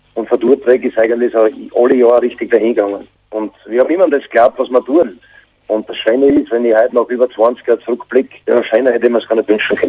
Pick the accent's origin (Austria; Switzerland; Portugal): Austria; Birkfeld, Styria; Wo ich herkomme, das ist in der Oststeiermark aus der Gemeinde Birkfeld. Das liegt im schönen Bereich einer sehr netten, gemütlichen Gegend in der Oststeiermark.